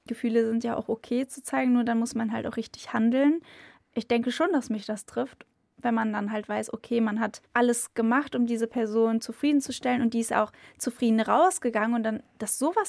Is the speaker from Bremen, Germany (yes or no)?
yes; Bremen, Germany; Wir kommen aus Sebaldsbrück.